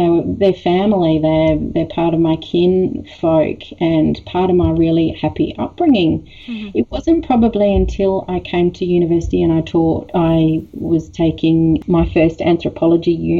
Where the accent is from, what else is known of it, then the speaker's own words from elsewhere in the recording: Western Australia, Australia; I was born here on Wadjuk Noongar Boodja, that my parents took up a posting in rural Western Australia.